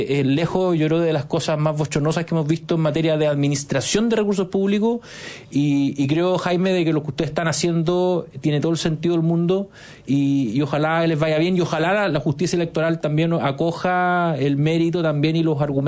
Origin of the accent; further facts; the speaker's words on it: Biobío, Chile; Yo vengo de Biobío, que es una región donde también hubo un escándalo brutal.